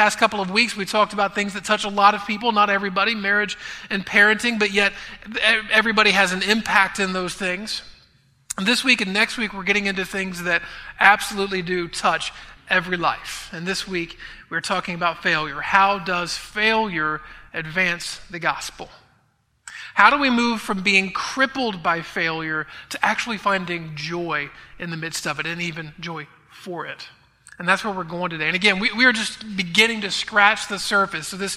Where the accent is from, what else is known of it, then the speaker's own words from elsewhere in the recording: United States; But I do think that sometimes being an American, growing up in this culture, for a lot of us, that's an overwhelming blessing.